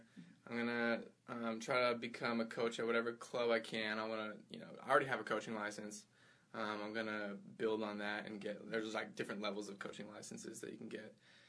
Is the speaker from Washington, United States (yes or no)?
yes; Redmond, Washington, United States; we're all from the Redmond area, like all Redmond alums.